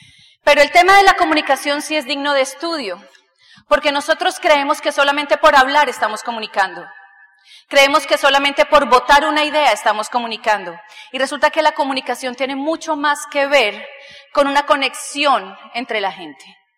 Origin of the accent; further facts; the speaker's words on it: Colombia; Bueno, yo estudié en Colombia. En Colombia, yo soy colombiana, la comunicación social dejó de ser una carrera.